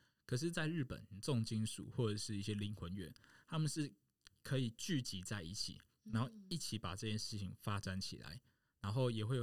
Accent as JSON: {"language": "Chinese", "country": "Taiwan", "said": "有这样的一个歧视在我们台湾人的心中"}